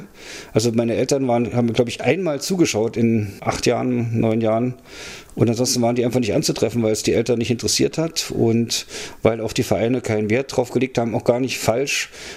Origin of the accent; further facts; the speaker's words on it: East Germany, Germany; alles, was man als Ossi sich anschauen wollte